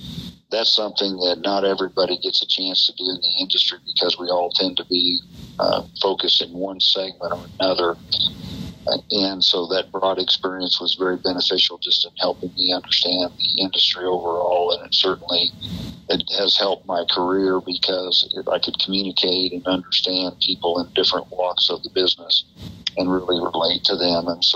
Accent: Kansas, United States; Yeah, I grew up in Kansas and with a cow-calf background, and so didn't have a lot of cattle, but always grew up with cows around

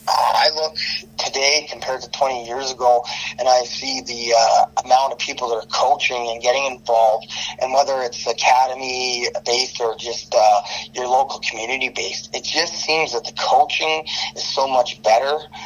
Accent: Alberta, Canada; we just take a lot of pride in the fact that we're from Alberta.

